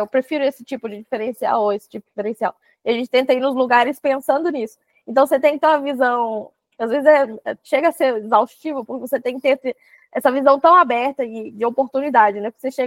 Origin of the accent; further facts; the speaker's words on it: Minas Gerais, Brazil; Eu sou mineira, com italiano, assim